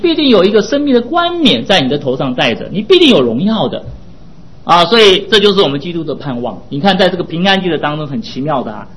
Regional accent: China; 我们中国人最喜欢吃这个牛尾汤啊，这个牛尾汤好吃啊

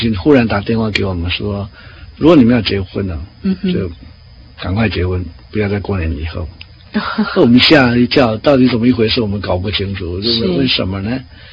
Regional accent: Taoyuan, Taiwan; 最后想到我，因为我是桃园人

